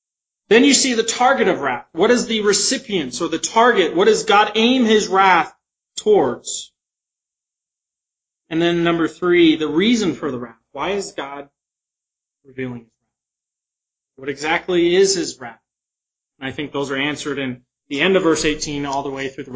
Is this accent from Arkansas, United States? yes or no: no; Utah, United States; For example, I was born and raised in Utah.